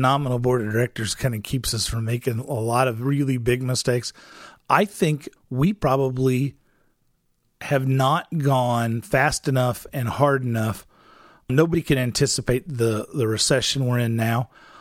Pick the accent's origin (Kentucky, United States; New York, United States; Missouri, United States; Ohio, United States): Missouri, United States; also born or lived in Corpus Christi; now in Kalamazoo, United States; I'm not from Michigan. I grew up in the Missouri Ozarks, and before I got here, I was living on the Gulf of Mexico in Corpus Christi.